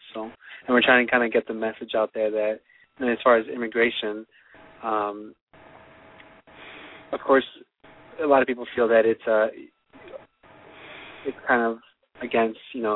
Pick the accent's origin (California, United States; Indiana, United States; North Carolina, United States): Indiana, United States; And basically, I'm from Indiana